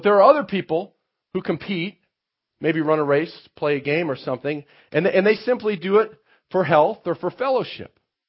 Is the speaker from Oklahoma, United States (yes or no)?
no; Minnesota, United States; I grew up in Minnesota. I still don't understand, you know, anyway.